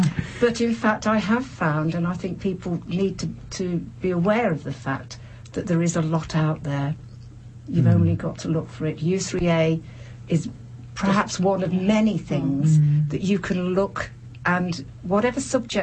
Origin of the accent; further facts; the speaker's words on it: Midlands, United Kingdom; now in Somerset, United Kingdom; I am new to the area, totally. Yes. I come from the Midlands.